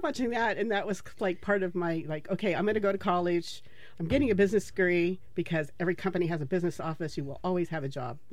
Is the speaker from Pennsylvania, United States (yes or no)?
no; Roseburg, Oregon, United States; It's kind of a rural area. It's at, like smack in the middle of the state, where specifically I grew up.